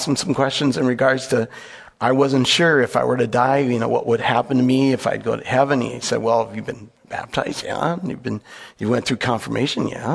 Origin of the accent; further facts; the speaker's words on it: Minnesota, United States; I grew up in the Twin City metro area, a very modest family.